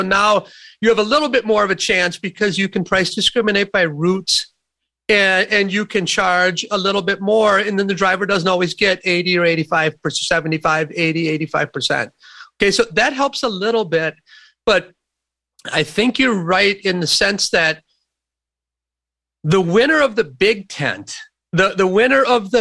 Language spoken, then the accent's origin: English; Sun Prairie, Wisconsin, United States; I'm a bucolic. I was raised in Sun Prairie, Wisconsin. My mom and dad, this is a trucker and a secretary